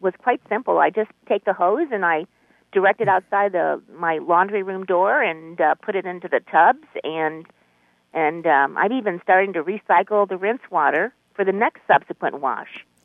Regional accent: California, United States; now in Washington, United States; I'm from the California area, but I moved here to the Washington State. And we used to salvage our water in California

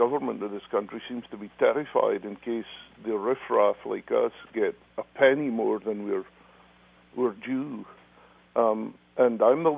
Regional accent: Scotland, United Kingdom; now in United States; I worked in my home country, Scotland, for, quite a few years

